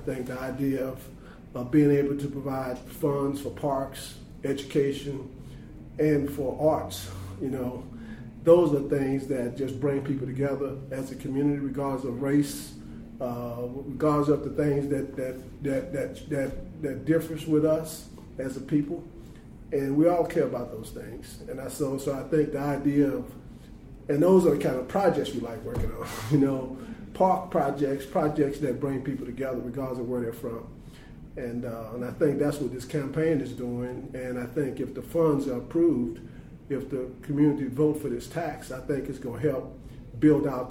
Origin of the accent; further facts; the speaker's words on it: Louisiana, United States; now in Charlotte, United States; I mean, growing up in Louisiana and growing up in socially and challenged physical challenged communities